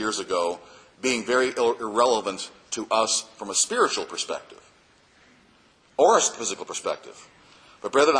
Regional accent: United States; Boy, I love being an American.

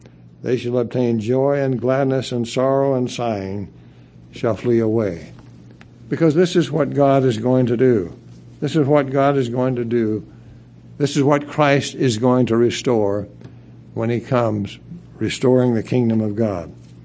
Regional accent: Houston, Texas, United States; I grew up in Houston, Texas, which is the humidity capital of the world, as far as I'm concerned.

